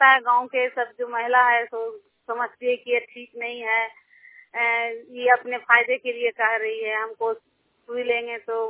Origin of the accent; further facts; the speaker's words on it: Saidpur, Bihar, India; मैं सैदपुर गांव की रहने वाली हूँ, प्रखंड एकंगरसराय, जिला नालंदा।